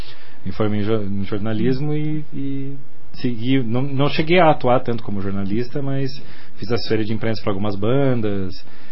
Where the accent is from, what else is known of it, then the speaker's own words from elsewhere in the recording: Umuarama, Paraná, Brazil; Eu sou do interior do Paraná, sou de Umuarama, noroeste, né, perto de Maringá.